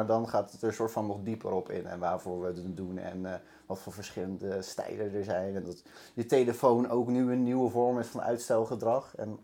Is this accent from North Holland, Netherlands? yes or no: no; Gouda, South Holland, Netherlands; ik ben 27 jaar. Ik kom uit Gouda.